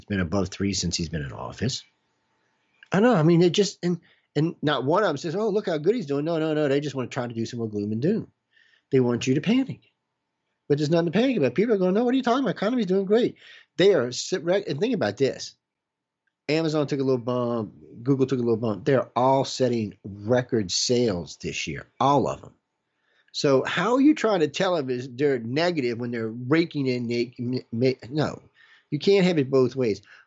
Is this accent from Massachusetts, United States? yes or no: no; New Orleans, Louisiana, United States; but yes, I was from New Orleans, and they used to spray a lot of dumb gas down there too.